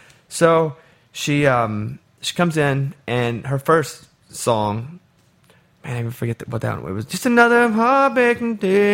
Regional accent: Arkansas, United States; listen, I grew up in Arkansas.

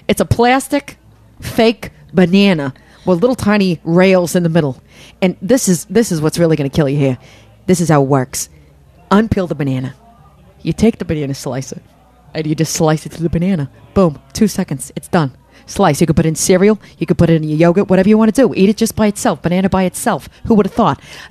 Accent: Brooklyn, New York, United States; I had never heard of Bushwick, and I'm born and raised in Brooklyn, but we just don't ever come up this far north.

